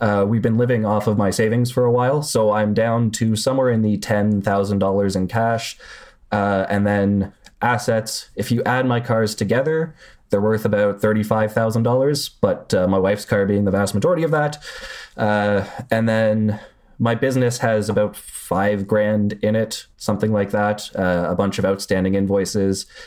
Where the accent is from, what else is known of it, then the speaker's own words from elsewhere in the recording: Canada; I am Canadian, so we have universal health care